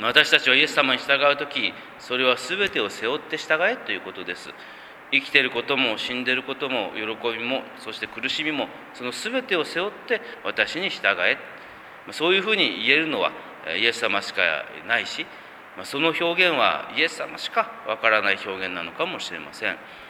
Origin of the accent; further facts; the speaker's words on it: Kumamoto, Japan; 熊本に帰ってきて、久しぶりに熊本弁というのを聞きました。自分では熊本弁って分かってたつもりですけども、結構分からない言葉がたくさんあるなと。